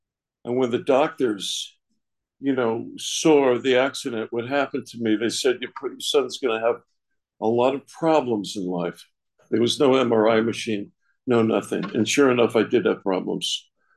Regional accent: New York, United States; I'm from the Catskill Mountains in New York State.

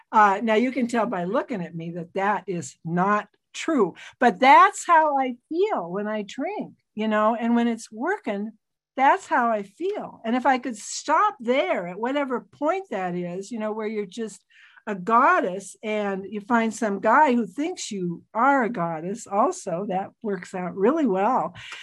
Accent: Missoula, Montana, United States; born there; And they moved up the Rattlesnake in Missoula, and I was born in October of 1948.

